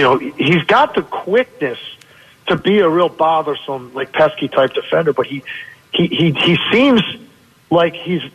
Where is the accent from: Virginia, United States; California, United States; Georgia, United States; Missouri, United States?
Virginia, United States; Richmond; My Richmond Spiders, my hometown, they got a great win against Iowa.